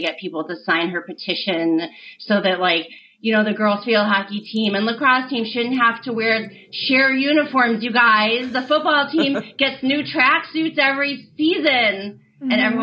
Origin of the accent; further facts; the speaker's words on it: Midwest, United States; because you don't spend a lot of time talking about the entertainment industry if you're growing up in the Midwest, right, in the 80s.